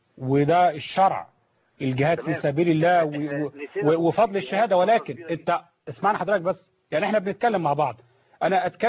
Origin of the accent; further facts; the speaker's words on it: Egypt; نحارب بعض كمسلمين كمصريين،